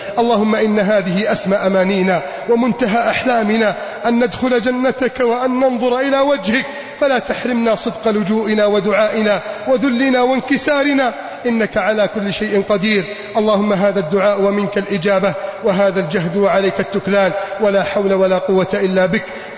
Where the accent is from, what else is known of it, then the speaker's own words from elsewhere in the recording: Egypt; اللهم احفظ بلدنا مصر من كيد الكائدين